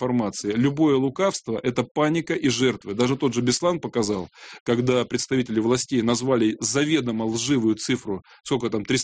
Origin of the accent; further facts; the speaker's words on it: Siberia, Russia; я сам из Сибири, у нас, например, очень серьезная проблема наводнений на сибирских реках.